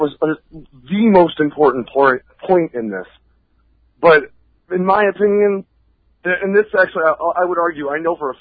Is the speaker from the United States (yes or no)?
yes; Vermont, United States; You know, I came from Vermont where, you know, there were, like, I think that there was one black guy in my town, and it was my buddy Tori's stepdad.